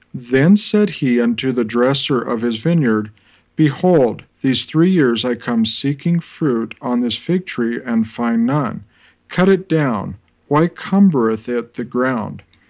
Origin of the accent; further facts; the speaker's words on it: Thornton, Colorado, United States; I'm from Thornton, Colorado, and today's daily Bible reading will be out of the book of Luke